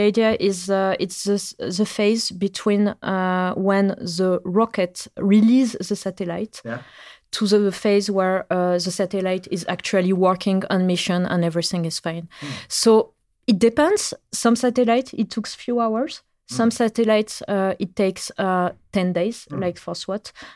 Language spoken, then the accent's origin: English; France; English is a second language; So, for example, as you mentioned, I come from France